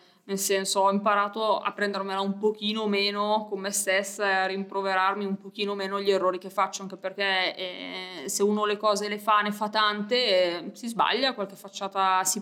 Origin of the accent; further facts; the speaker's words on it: Alessandria, Piedmont, Italy; fin da piccola ho manifestato il desiderio di volermene andare dalla mia città natale, che poi è Alessandria, io sono piemontese.